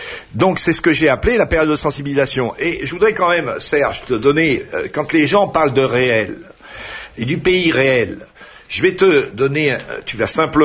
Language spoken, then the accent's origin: French; Bourg-Saint-Andéol, Auvergne-Rhône-Alpes, France; born there; Je suis né à Bourg-Saint-Andéol le 26 juillet 1940. Voilà d'où je viens.